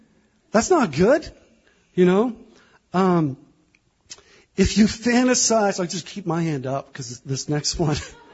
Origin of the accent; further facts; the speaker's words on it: Canada; Did I mention I'm from Canada?